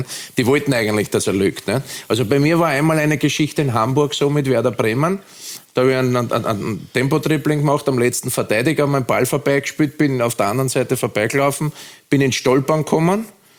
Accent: Vienna, Austria; accent: Viennese; mein Wiener Dialekt war, ich habe ein bisschen einen Freifahrtschein gehabt in der deutschen Bundesliga, weil die Schiedsrichter das nicht verstanden haben.

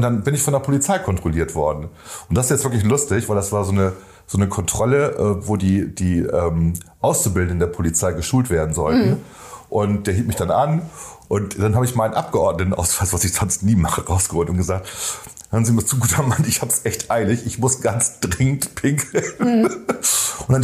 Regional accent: Bremen, Germany; wir merken das ja nicht als Bremer

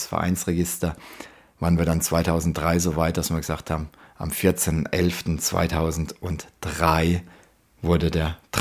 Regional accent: Worms, Rhineland-Palatinate, Germany; born there; bin mittlerweile 51 Jahre alt, bin verheiratet, habe 2 Kinder, wohne in Pfeddersheim, bin gebürtiger Leiselheimer, also ein Ur-Wormser

